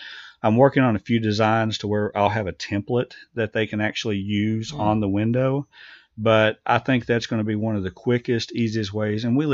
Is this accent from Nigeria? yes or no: no; Ball Knob, Arkansas, United States; I grew up in Ball Knob